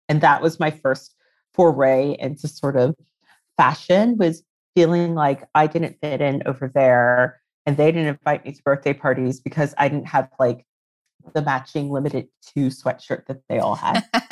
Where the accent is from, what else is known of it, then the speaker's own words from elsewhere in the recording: Reston, Virginia, United States; But I'm from Virginia originally. I grew up in Reston, which is a pretty like affluent area, but I actually grew up not very affluent on the scale of affluence.